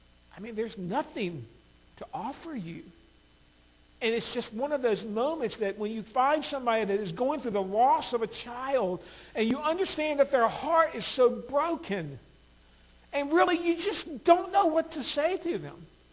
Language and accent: English; United States; I'm an American. I'm free.